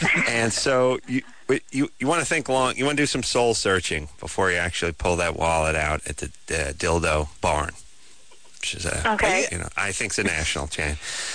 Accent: United States; Because I'm American.

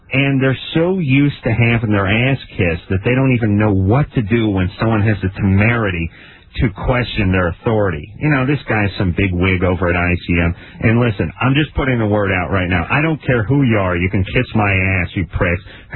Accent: North Hollywood, California, United States; because I grew up in North Hollywood and I always followed the Dodgers.

